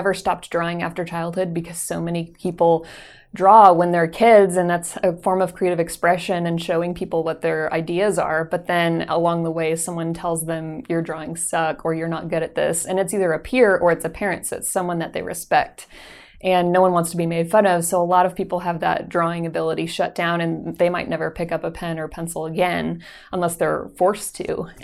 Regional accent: Colorado, United States; also born or lived in Texas; So growing up in Colorado, I did a lot of hiking and outdoor activities, and I couldn't really do that in Texas anymore because it was too hot

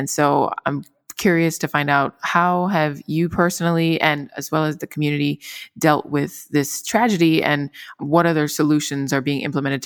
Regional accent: Florida, United States; I'm from Florida originally, and I remember when the BP oil spill happened and traveling up to the panhandle and seeing the remnants of the spill on the beaches.

